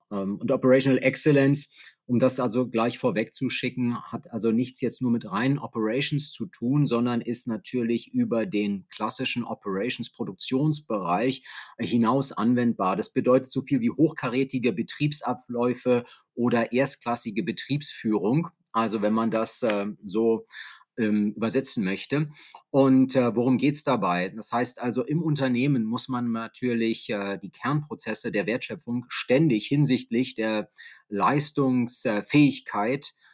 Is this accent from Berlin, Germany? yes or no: yes; Berlin, Germany; born there; das ist für alle viel, viel einfacher. Ich bin 51 Jahre, bin gebürtiger Berliner, vielleicht hört man das auch so ein bisschen raus